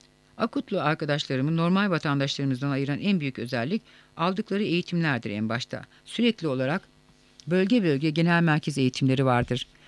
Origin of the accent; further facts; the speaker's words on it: Manisa, Turkey; born there; 1970 yılının Şubat ayında Manisa'da dünyaya geldim. Manisalı bir ailenin ortanca çocuğuyum.